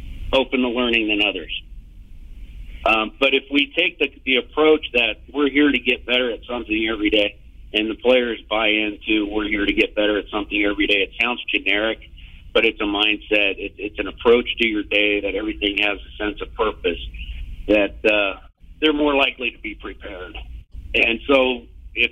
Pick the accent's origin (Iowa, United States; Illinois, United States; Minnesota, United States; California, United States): California, United States; San Diego; I grew up in San Diego.